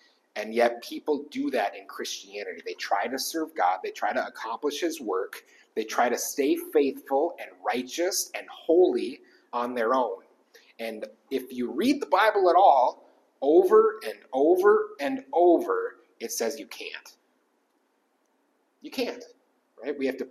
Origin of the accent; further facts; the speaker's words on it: Wisconsin, United States; I'm from Wisconsin, which means if I'm going to use a sport analogy, I want to use American football.